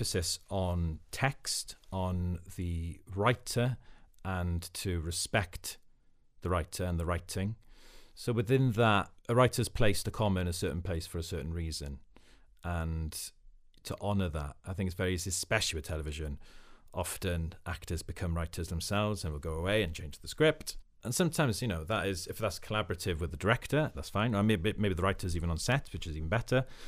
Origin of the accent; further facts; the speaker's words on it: Wales, United Kingdom; first language Welsh; English is a second language; I come from Wales, and basically it was a small year of about 30 people from completely different backgrounds to me.